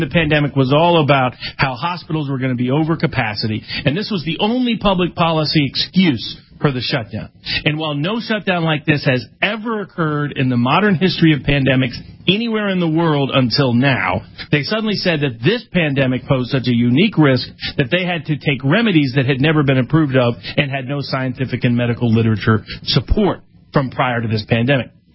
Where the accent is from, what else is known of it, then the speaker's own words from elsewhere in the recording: Chattanooga, Tennessee, United States; the mayor of Chattanooga, my hometown